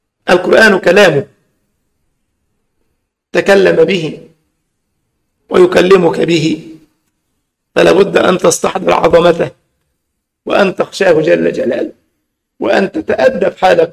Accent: Egypt; ذكر لنا أن طالبا من الطلاب الآسيويين كانوا عندنا في مصر في البعوث الإسلامية تبع الأزهر يدرسون

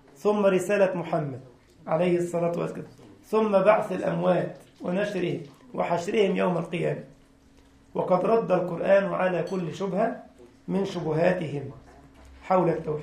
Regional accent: Egypt; عارف في مثل كده عندنا في مصر يقول لك ما لقوش في الورد عيب قالوا يحمر الخدين.

